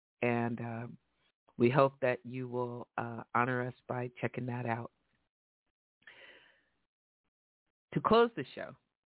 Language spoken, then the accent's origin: English; San Francisco, California, United States; And we continue to appreciate the work that he's doing in my hometown of San Francisco